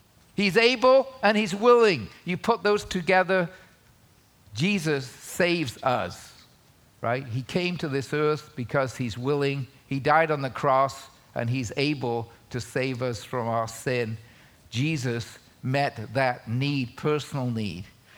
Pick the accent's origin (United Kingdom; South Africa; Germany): United Kingdom; England; I grew up in England. I went to U.S. as a foreign student, new country, new everything.